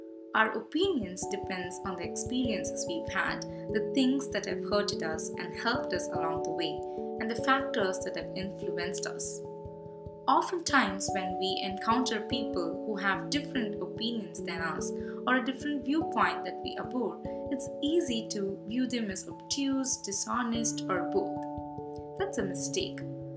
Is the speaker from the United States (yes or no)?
no; South India, India; English is a second language; If I think myself as a South Indian, I will be more inclined to my native language speaking people. If I think about myself as an Indian, I will be more inclined towards helping the suffering of Indian people.